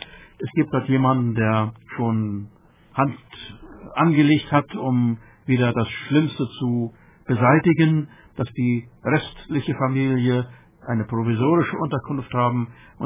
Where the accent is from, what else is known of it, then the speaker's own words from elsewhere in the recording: Germany; denn wir als Deutsche sind natürlich immer sehr zurückhaltend, was Denkmale betrifft